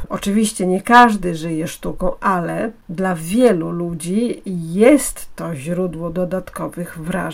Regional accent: Chełm, Lublin Voivodeship, Poland; now in France; Wyjechałam z Chełma na początku lat 90.

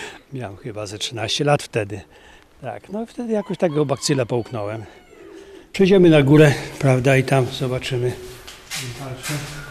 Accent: Tyszowce, Lublin Voivodeship, Poland; bo ja pochodzę z Tyszowiec. Jako dzieciak pamiętam

